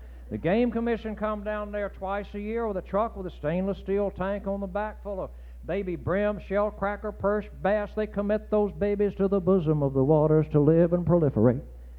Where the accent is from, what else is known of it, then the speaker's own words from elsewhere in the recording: St. Augustine, Florida, United States; from my hometown of St. Augustine.